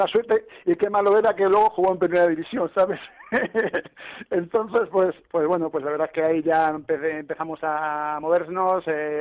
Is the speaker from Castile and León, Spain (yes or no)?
yes; Medina del Campo, Castile and León, Spain; yo soy de Medina del Campo, provincia de Valladolid.